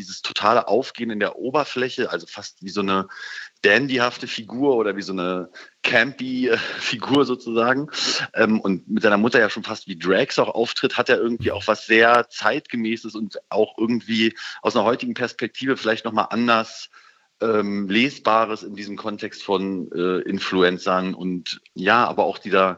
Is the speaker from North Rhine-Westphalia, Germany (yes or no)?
no; Berlin, Germany; Ich bin ja auch eher Berliner als Münchner